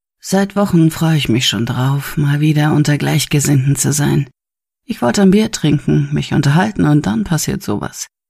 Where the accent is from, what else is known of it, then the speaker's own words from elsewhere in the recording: Hamburg, Germany; moved away as an adult; also born or lived in Las Vegas; now in Berlin, Germany; Ich bin zwar in Hamburg geboren und groß geworden, aber irgendwann nach Berlin gezogen. Jahrelang war die Hauptstadt meine Heimat, bis ich ein Angebot aus Las Vegas bekam. Nach 6 aufreibenden Jahren in Nevada habe ich beschlossen, dass es reicht und bin wieder zurück nach Berlin gezogen.